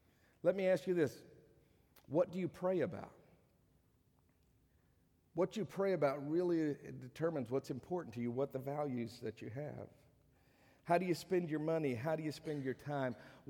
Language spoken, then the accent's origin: English; Virginia, United States; I grew up in Fairfax County. I can kind of understand. I mean, very liberal place.